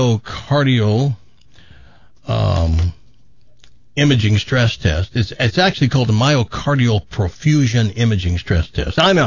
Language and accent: English; Tennessee, United States; I grew up in Tennessee. That says the rest.